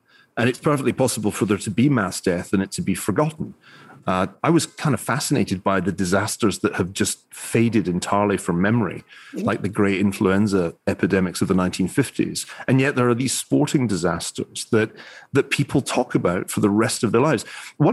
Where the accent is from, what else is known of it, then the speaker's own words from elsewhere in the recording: Glasgow, Scotland, United Kingdom; now in United States; I grew up in Glasgow.